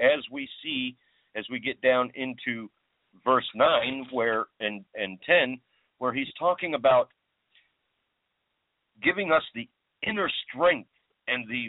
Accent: Ohio, United States; that would be like me, a born and bred American right here in my home state of Ohio

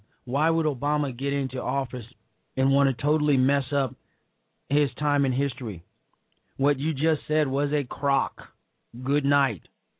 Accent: Chicago, Illinois, United States; This is from a guy who is supposed to be from Chicago, Illinois, my hometown.

